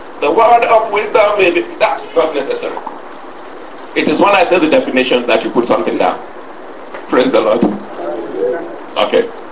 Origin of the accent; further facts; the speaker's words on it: United States; Thank you very much, sir. I'm an American.